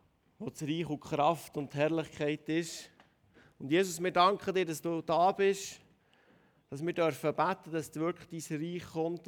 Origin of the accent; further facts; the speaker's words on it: Bern, Switzerland; Würde Tradiesli, haben wir auch gesagt, bei uns in Bern.